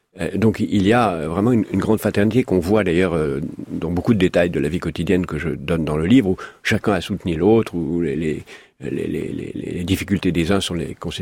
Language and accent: French; Algeria; now in France; je suis algérien et français. Je suis d'abord, évidemment, un citoyen français, mais on n'oublie jamais le pays de son enfance, le pays de sa naissance. Même si en Algérie, j'étais évidemment français